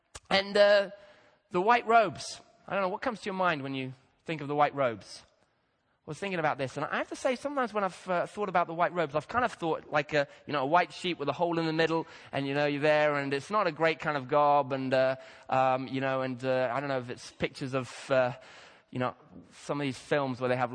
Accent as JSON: {"language": "English", "country": "Kenya", "tie": "born or raised there", "said": "I grew up in Kenya near the where the Rift Valley goes through"}